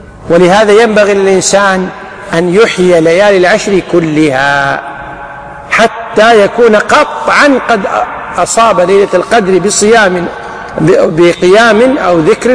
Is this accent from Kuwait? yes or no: yes; Kuwait; بعض المدارس عندنا في الكويت ما فيها مسجد